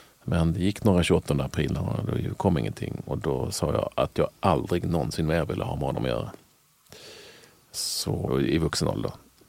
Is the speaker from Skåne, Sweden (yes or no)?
yes; Malmö, Skåne, Sweden; also born or lived in Landskrona; Jag föddes i Landskrona av alla jävla ställen 1965. Jag bodde där liksom några få månader innan jag flyttade till Malmö, där jag brukar säga att jag är uppväxt.